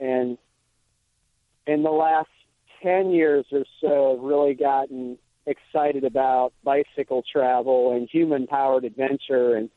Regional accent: Cleveland, Ohio, United States; I grew up in the Cleveland area.

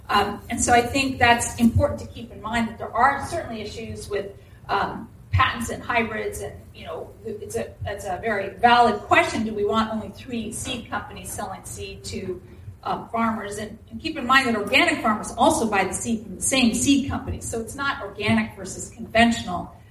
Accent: California, United States; I mean, I grew up in the Bay Area, so you got to have that healthy skepticism. Although my whole hometown is now big Google, right.

